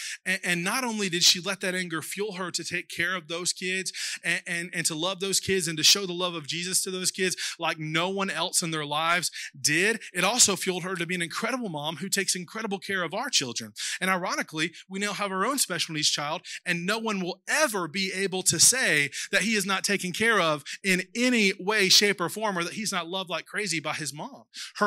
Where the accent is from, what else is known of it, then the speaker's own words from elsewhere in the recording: Georgia, United States; Back in my hometown in South Georgia, it was such a little redneck town. It was so redneck.